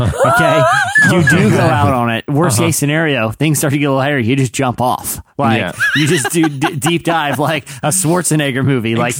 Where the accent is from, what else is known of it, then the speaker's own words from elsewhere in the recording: United States; I'm an American and I believe in the Constitution and freedom.